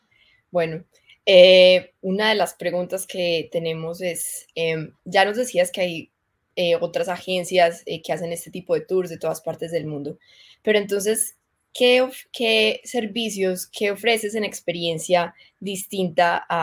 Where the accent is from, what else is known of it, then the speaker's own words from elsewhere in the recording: Colombia; que nos caracteriza como colombianos.